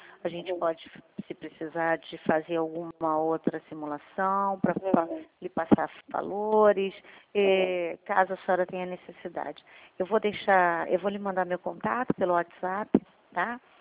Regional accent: Rio de Janeiro, Brazil; Eu vivi muito em Higienópolis, né? Fui nascida e criada em Higienópolis. Depois eu fui morar na ilha, hoje eu moro na ilha.

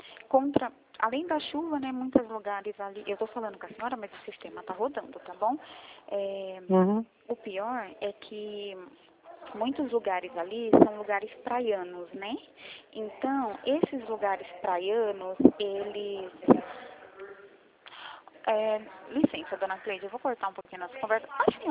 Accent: Camamu, Bahia, Brazil; Eu sou do sul, sou de Camamu, Bahia.

